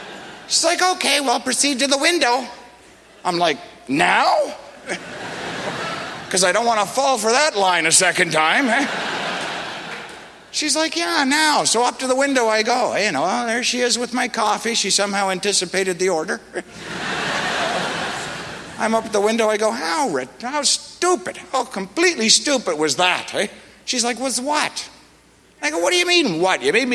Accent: Canada; I'm a Canadian. I want my Tim Hortons.

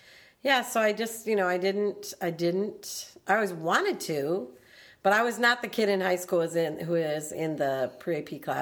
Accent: Michigan, United States; I'm from Michigan, and I am the youngest of four kids. And grew up in a household where my parents were not college educated.

